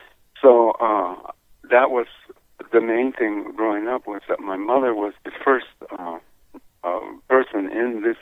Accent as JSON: {"language": "English", "region": "New Mexico", "country": "United States", "tie": "born or raised there", "said": "Well, first of all, I grew up in New Mexico. The reservation, Pueblo Reservation, there's 19 Pueblos in New Mexico"}